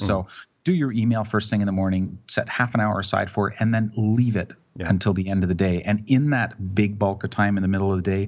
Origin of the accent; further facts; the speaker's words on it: Canada; I'm a Canadian, but I live on the West Coast, and you know, we get more rain than anything.